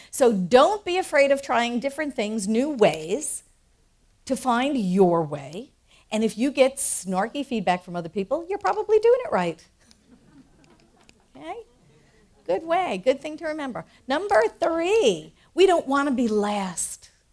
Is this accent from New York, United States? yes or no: yes; New York, United States; It's kind of like that hangover of being born and raised in New York.